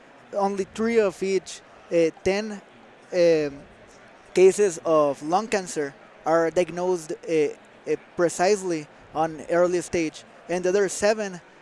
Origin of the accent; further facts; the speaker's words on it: Mexico; English is a second language; I am CEO of Boson Innovations. I come from Mexico.